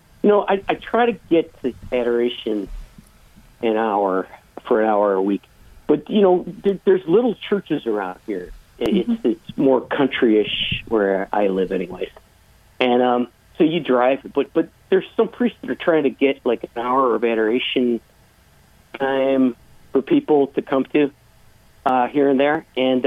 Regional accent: Ohio, United States; I'm actually from Northeast Ohio. I said Northern Ohio.

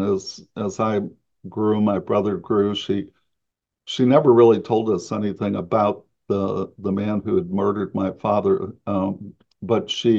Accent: St. Louis, Missouri, United States; I'm from St. Louis originally. And so he was back in St. Louis.

